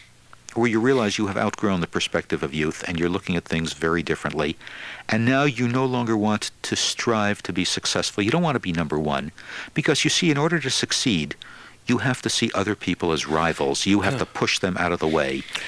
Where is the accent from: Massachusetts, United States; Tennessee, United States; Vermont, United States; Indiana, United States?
Massachusetts, United States; Boston; now in Chicago, United States; I'm a Bostonian in Chicago